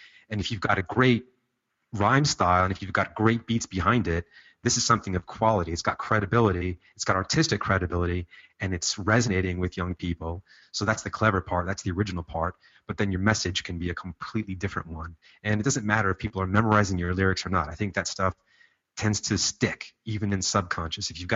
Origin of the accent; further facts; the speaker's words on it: Los Angeles, California, United States; I grew up in Los Angeles during the crack wars in a neighborhood that was basically split.